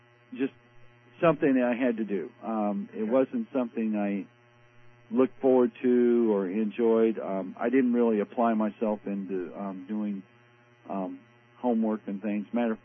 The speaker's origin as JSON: {"language": "English", "town": "Indianapolis", "region": "Indiana", "country": "United States", "tie": "born or raised there", "also_born_or_lived": "Florida", "said": "I was born in Hamilton County, I guess is the best way to put it."}